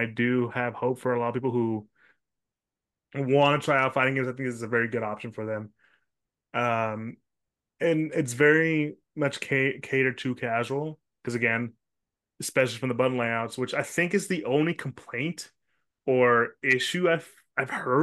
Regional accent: United States; me as an American in Japan

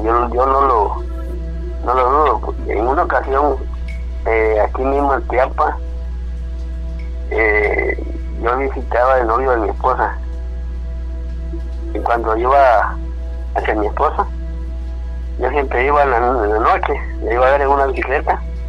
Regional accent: Guatemala; moved away; yo soy de Guatemala, no soy de aquí. Que he andado caminando por diferentes lugares. Ya aquí me establecí porque aquí tengo mi familia.

